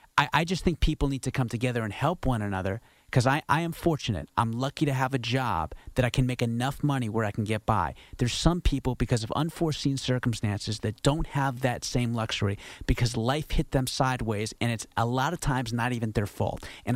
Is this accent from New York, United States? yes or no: yes; New York City, New York, United States; I'm a New Yorker. I've lived here